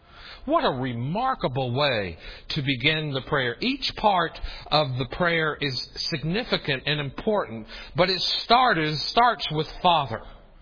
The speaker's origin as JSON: {"language": "English", "region": "the South", "country": "United States", "said": "one of the things that comes from the culture where I grew up is in the South. And since I'm from the South, I can speak of the South."}